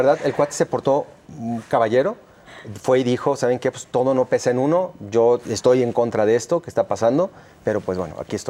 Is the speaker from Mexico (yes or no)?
yes; Mexico; Creo que todos somos mexicanos y en esa sensibilidad debemos de ver por todos.